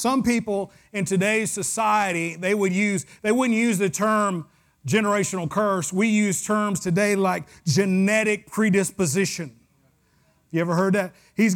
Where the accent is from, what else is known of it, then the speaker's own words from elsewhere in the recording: the South, United States; I know ain't's not proper, but, you know, I'm from the South, so a lot of things ain't right in the South.